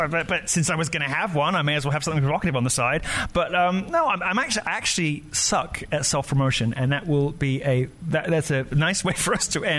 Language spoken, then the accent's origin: English; United Kingdom; I know, but I'm so British. I hate self-promotion.